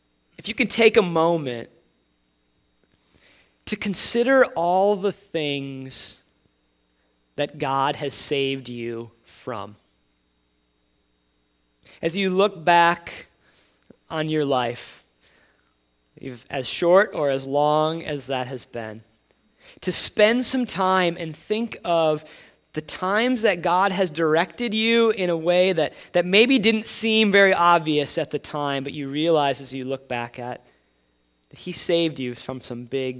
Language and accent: English; Wisconsin, United States; many of you know that I'm from Wisconsin, I grew up just the hugest Wisconsin Badger fan.